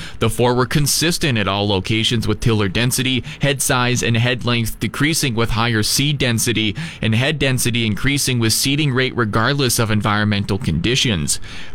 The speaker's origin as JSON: {"language": "English", "town": "Mankota", "region": "Saskatchewan", "country": "Canada", "tie": "born or raised there", "said": "In my hometown of Mankota, coming in at a strong plus 13."}